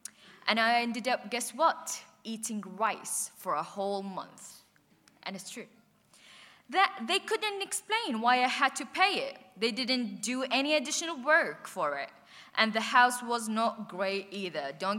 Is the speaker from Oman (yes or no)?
yes; Oman; So, I'm an international student, I'm from Oman, and when I moved out of university accommodation to rent a home for the first time